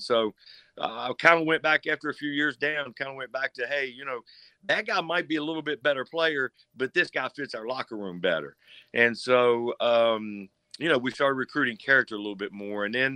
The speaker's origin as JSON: {"language": "English", "region": "West Virginia", "country": "United States", "tie": "born or raised there", "said": "to be right here in my hometown. This is where I grew up, and like you say, I'm a graduate of West Virginia State."}